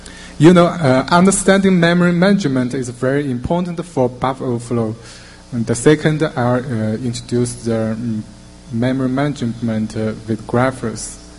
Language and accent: English; China; from China.